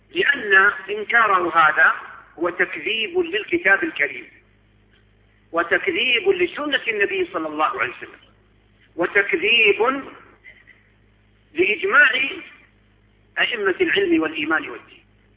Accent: Saudi Arabia; نحن عندنا في السعودية

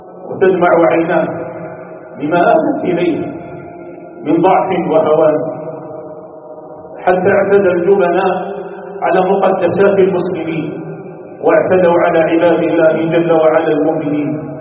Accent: Algeria

